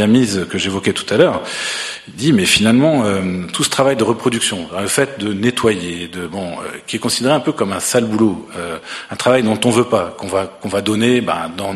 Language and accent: French; Brittany, France; now in Canada; mais je connais un peu celle de mon pays d'origine. Les paysans bretons, ils faisaient de l'art